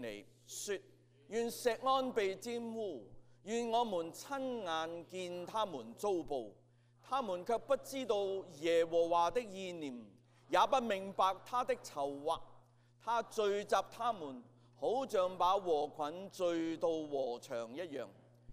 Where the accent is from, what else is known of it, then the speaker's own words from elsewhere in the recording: Hong Kong; 我哋香港人成日都讲呢班咁嘅官。